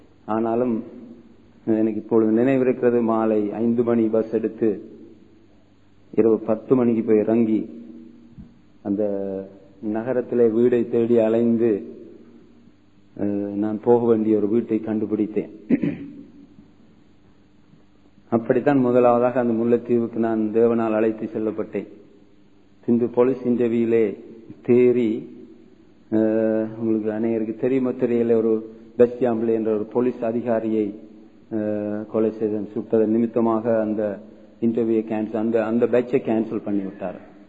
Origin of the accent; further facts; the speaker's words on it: Manipay, Northern Province, Sri Lanka; also born or lived in Jaffna; நான் யாழ்ப்பாணத்திலே மாணிப்பா என்ற ஊரிலே பிறந்தேன். 1979 வரையிலும் நான் அந்த பிரதேசத்திலே நான் வளர்ந்தேன். 1979 முதல் முறையாக நான் ஒரு போலீஸ் இன்டர்வியூக்காக நான் முல்லைத்தீவு பிரதேசத்துக்கு செல்ல வேண்டியிருந்தது.